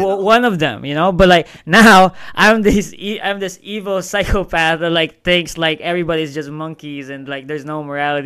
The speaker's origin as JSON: {"language": "English", "country": "Philippines", "said": "Philippines."}